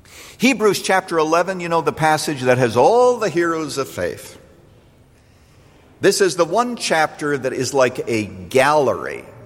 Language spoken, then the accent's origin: English; Canada; particularly as a child, growing up in Canada, where it really gets dark in the night, and you can see the northern lights.